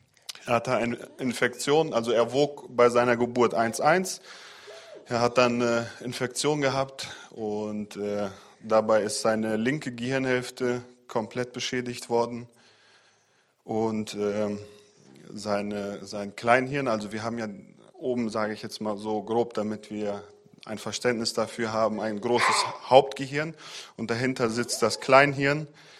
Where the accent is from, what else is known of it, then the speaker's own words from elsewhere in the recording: Hüllhorst, North Rhine-Westphalia, Germany; wir kommen aus Hüllhorst, aus der Gemeinde.